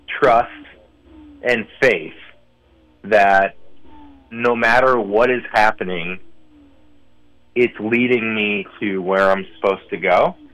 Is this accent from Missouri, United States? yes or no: yes; St. Louis, Missouri, United States; You know, I'm from St. Louis, and baseball's everything there.